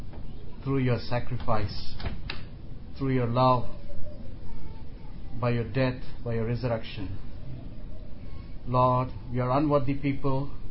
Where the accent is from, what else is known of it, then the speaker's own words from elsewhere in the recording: India; English is a second language; I was born into a Christian family. By the way, I come from India, a land is filled with people.